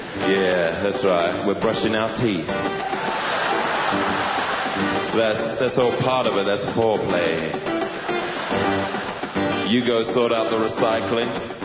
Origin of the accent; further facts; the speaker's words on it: New Zealand; We're from New Zealand.